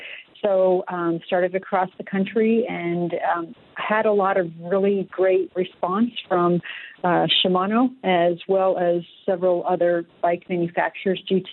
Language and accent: English; Colorado, United States; I mean, I grew up in Colorado. I'm an eighth generation native